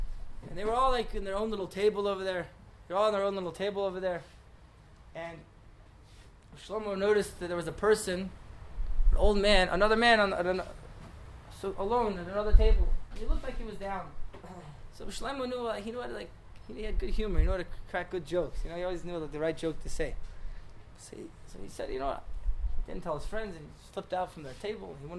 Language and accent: English; Atlanta, Georgia, United States; now in Jerusalem, Israel; I live in Ramat Eshkol. So there's … I'm from Atlanta, Georgia.